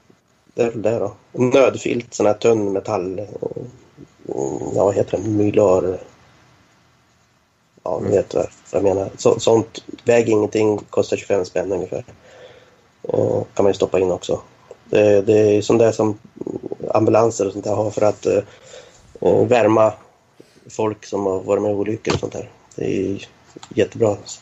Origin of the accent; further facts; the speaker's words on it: Norrland, Sweden; som norrlänning då